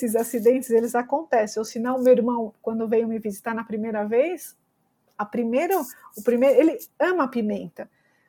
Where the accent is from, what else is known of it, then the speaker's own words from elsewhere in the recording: São Paulo, Brazil; em São Paulo, por exemplo, de onde eu sou